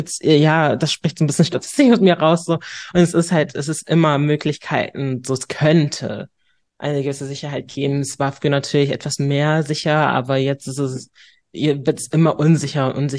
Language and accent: German; Hamburg, Germany; Ja, ich bin Hamburgerin durch und durch